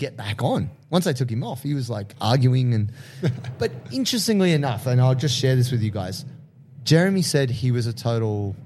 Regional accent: Australia; I was like, yeah, I'm from Australia.

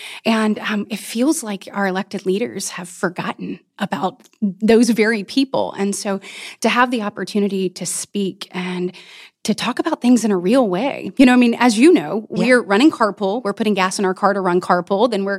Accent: Enterprise, Alabama, United States; So growing up, I grew up in a more rural community in Coffee County, which is it's an agriculture, military, small business community.

